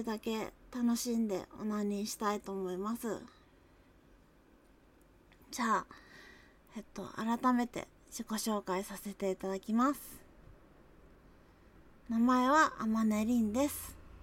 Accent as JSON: {"language": "Japanese", "region": "Nagasaki", "country": "Japan", "said": "出身地は長崎なんですけど、普段から結構敬語が多めに話すので、なかなかなまらないかもしれないんですけど"}